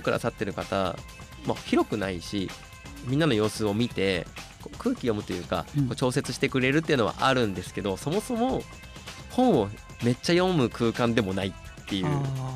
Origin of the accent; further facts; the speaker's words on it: Nara, Japan; moved away as an adult; now in Ibaraki, Japan; 僕の出身奈良県です。